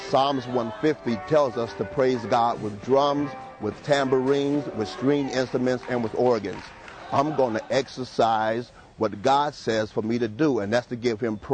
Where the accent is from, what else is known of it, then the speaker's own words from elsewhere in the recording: Chicago, Illinois, United States; I was born and raised in Chicago, never been to jail.